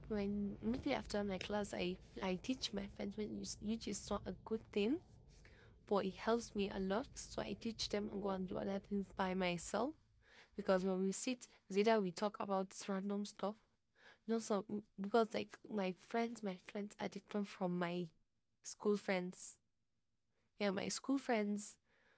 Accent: Nigeria; Okay, I don't want to tell you, but I'm a Nigerian.

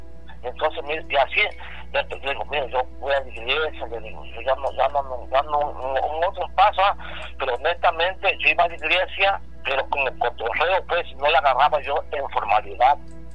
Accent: Tabasco, Mexico; yo soy de Tabasco.

